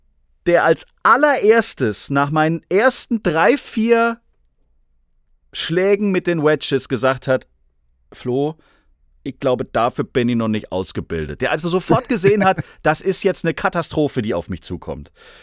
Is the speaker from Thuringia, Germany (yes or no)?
no; Stuttgart, Baden-Württemberg, Germany; Also ich war ja noch nie, das muss man auch mal sagen, ich war als Stuttgarter noch nie